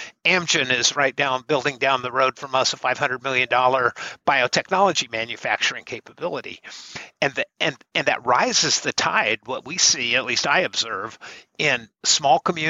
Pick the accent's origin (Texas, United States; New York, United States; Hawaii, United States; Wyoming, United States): Wyoming, United States; moved away as an adult; I came from Wyoming, fresh out of college. RTI was my first job.